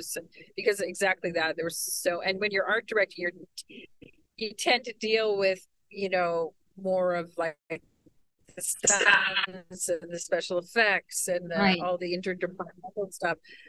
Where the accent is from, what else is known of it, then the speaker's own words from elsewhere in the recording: West Coast, Canada; also born or lived in prairies; now in Nova Scotia, Canada; No, I'm actually from the prairies originally, and I grew up on the West Coast, so I've been all over this country. And we have a place now, my husband and I, in Nova Scotia.